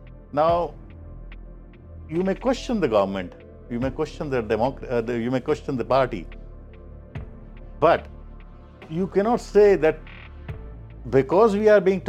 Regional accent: Navi Mumbai, Maharashtra, India; I come from Navi Mumbai.

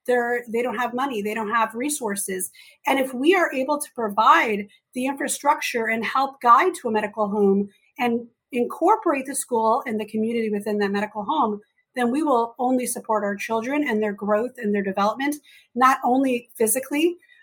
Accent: Chicago, Illinois, United States; on the south side of Chicago, and that's where I grew up as well. And so growing up in Chicago, I saw a lot of things

